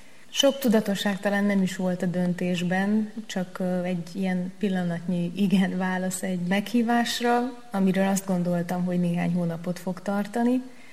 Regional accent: Oradea, Bihor, Romania; én nagyváradi vagyok, és akkor így Nagyvárad jelenti az itthont, Kolozsvár meg kicsit így az otthont

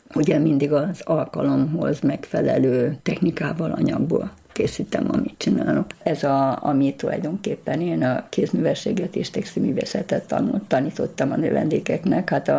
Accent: Budapest, Hungary; Budapesten születtem, itt nevelkedtem, 12. kerületben

